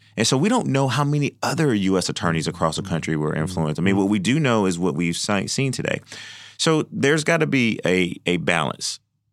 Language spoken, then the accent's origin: English; Georgia, United States; again, not to make this a Georgia-specific show, but I am from Georgia.